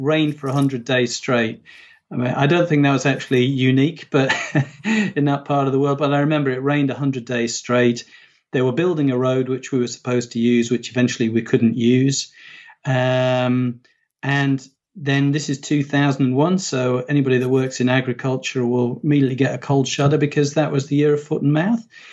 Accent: United Kingdom; you had to try as a Brit.

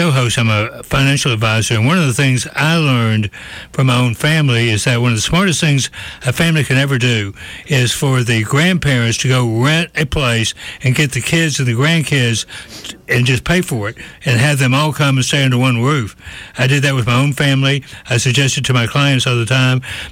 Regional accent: the South, United States; I grew up in the South, and, you know, you didn't call it the beach, you called it the coast

